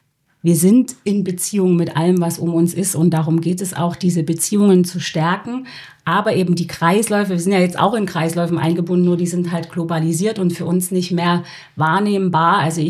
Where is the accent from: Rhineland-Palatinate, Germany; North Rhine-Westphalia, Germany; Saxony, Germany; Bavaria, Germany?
Saxony, Germany; Ich bin in der Sächsischen Schweiz aufgewachsen und habe dann eine Ausbildung im Allgäu gemacht und ein Jahr in Glasgow gelebt.